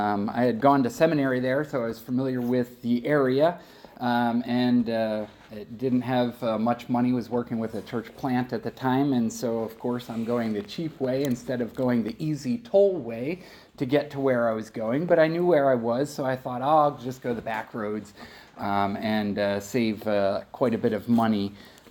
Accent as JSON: {"language": "English", "region": "New Jersey", "country": "United States", "tie": "born or raised there", "said": "I never understood growing up in South Jersey what it was like in those whiteout snowstorms."}